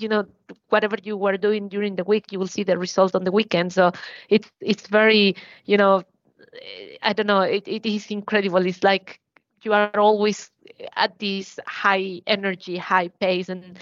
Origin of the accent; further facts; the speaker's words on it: Mexico City, Mexico; Yeah, exactly. I'm from Mexico City.